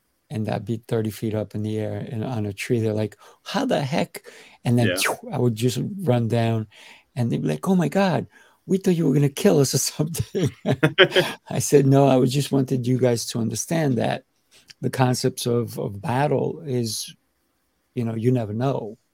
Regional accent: New York, United States; I grew up in New York and I also enjoyed playing outside.

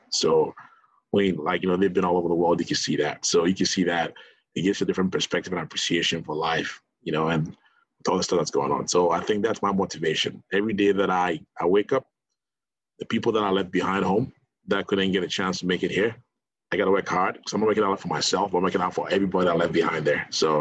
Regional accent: Ghana; now in United States; I grew up in Ghana. A lot of people don't know what that is, you know.

